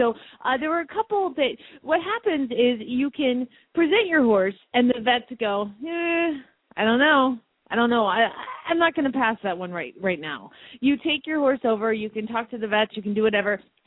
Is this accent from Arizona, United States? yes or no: yes; Phoenix, Arizona, United States; from Phoenix, Arizona